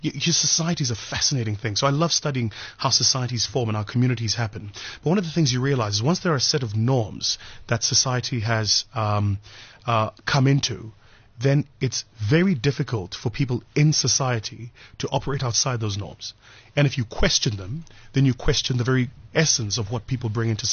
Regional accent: Watville, Gauteng, South Africa

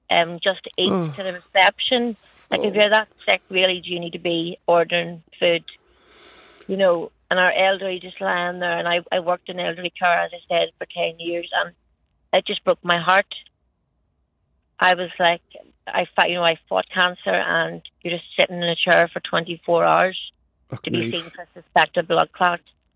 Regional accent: Castlewellan, Northern Ireland, United Kingdom; I'm actually from Castlewellan in County Down.

